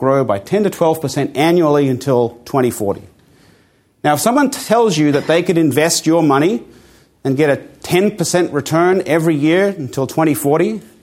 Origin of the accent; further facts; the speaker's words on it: Armidale, New South Wales, Australia; accent: mixture of Australian and US; moved away as an adult; now in United States; I have an accent that is neither here nor there. I grew up in Australia, in Armidale, New South Wales, and then I went and did my PhD in the US and have been there ever since, and so my accent is a mixture of those things.